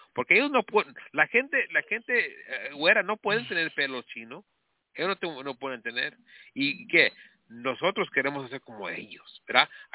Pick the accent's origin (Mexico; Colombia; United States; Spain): United States; born there; Yo nací aquí. ¿Eres hispano o no? Pues sí, pero yo no soy mexicano.